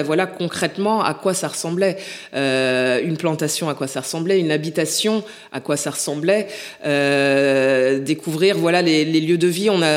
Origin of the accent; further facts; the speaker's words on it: Nouvelle-Aquitaine, France; born there; je suis née au Bordelais, ça fait 8 ans que je vis à Bordeaux.